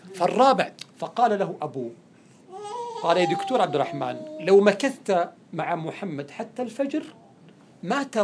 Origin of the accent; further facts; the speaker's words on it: Saudi Arabia; عندنا في السعودية ما يسمى بمدارس القرآن في المساجد